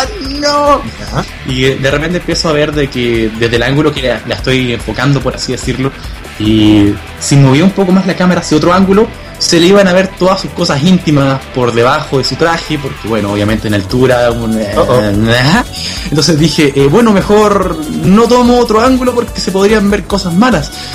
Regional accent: Temuco, Araucanía, Chile; tanto en mi ciudad natal, Temuco, como en Santiago.

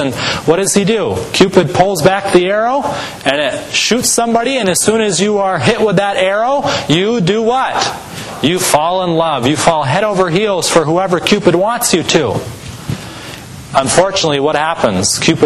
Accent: Massachusetts, United States; The church that I grew up in Massachusetts, on the top of the front there is these three words

